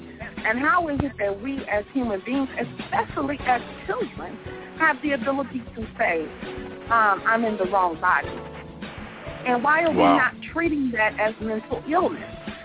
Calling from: Kansas City, Missouri, United States; Hey, I'm calling from Kansas City, Missouri.

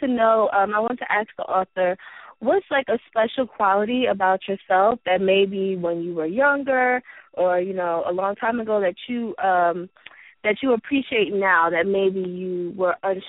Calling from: New York, United States; I'm calling from New York.

